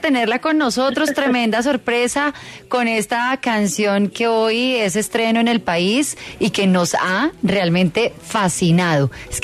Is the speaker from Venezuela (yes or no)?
no; Colombia; era el que nos representaba a nosotros como colombianos